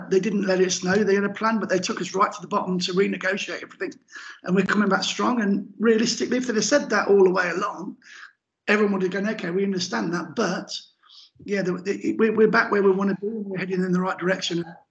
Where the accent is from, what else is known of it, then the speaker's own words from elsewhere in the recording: Coventry, West Midlands, United Kingdom; born there; I was born in Tyrell and getting the 13 bus into town, into Pullmeadow, and walking from Pullmeadow up to Highfield Road